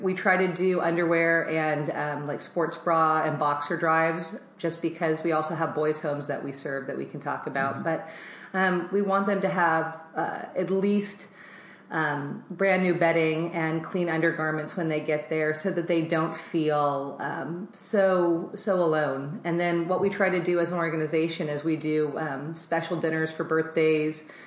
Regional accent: Oviedo, Florida, United States; I figured growing up in Oviedo, I went to Oviedo High School, I went to Valencia, I went to Rollins.

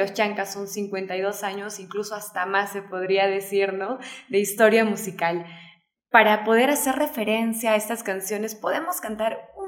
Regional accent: Ollantaytambo, Cusco, Peru; Porque bueno, yo soy natural de Ollantaytambo

